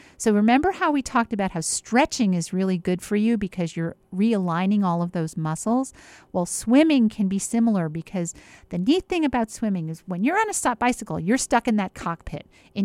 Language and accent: English; New Jersey, United States; I grew up in New Jersey, and I think New Jersey is far enough south that you find that it gets hot enough that most people get in the water.